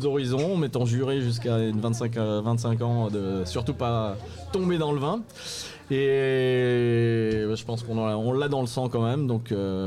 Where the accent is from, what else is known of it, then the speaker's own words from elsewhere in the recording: Colmar, Grand Est, France; Je viens de Colmar, d'Alsace, oui, j'ai quelques kilomètres de l'autre côté de la France, en face.